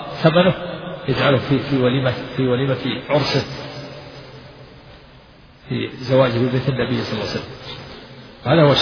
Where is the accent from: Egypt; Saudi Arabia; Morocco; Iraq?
Saudi Arabia; Najd; وكان عندنا في نجد يجعل بدل سقف البيوت الخشب ثم الجريد في النخل ثم الخوص